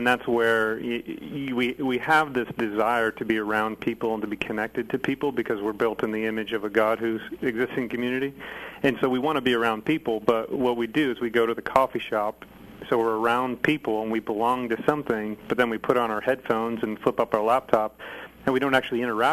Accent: Midwest, United States; I grew up in the Midwest as well, older cities, porches were a big deal.

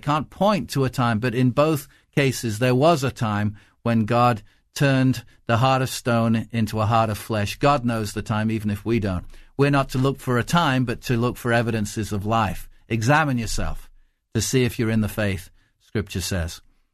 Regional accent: England, United Kingdom; But I certainly wasn't born and raised in England with a Welsh father and an Irish mother.

